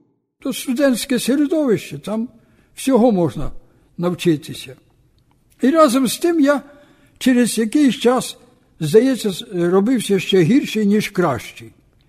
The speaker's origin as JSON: {"language": "Ukrainian", "region": "Ternopil Oblast", "country": "Ukraine", "tie": "born or raised there", "said": "Я народився на Кременеччині, Тернопільська область, в селі, яке було розположено на Обабіч Горині. Там пройшло моє дитинство."}